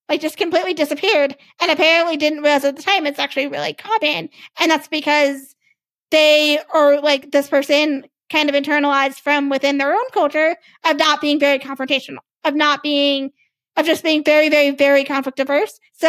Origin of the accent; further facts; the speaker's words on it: the South, United States; So like, I grew up kind of in the South